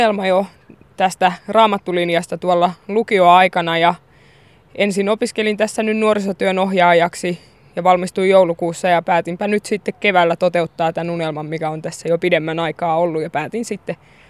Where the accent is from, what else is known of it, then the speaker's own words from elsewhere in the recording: Nakkila, Satakunta, Finland; Ja mä oon kotoisin tuolta Nakkilasta Porin läheltä